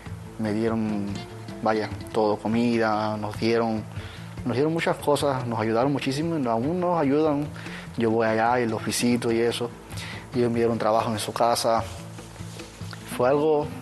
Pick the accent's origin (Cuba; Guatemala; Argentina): Cuba; moved away as an adult; now in Qatar; Salí de Cuba en el 2019 y vivo aquí en Qatar.